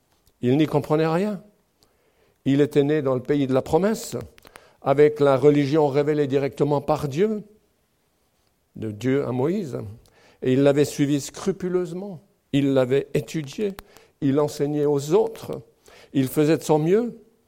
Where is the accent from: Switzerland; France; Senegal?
Switzerland; Chez moi, en Suisse, le cinéma de mon village, où je suis né